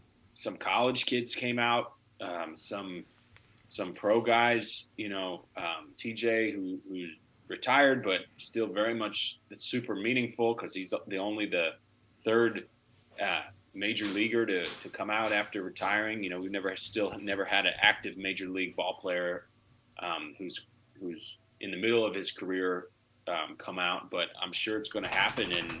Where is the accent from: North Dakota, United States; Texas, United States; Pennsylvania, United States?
Pennsylvania, United States; moved away; I grew up in Pennsylvania originally. I haven't lived there for almost a decade now, but that's where I'm from. Montgomery County, which is eastern Pennsylvania, Philadelphia area.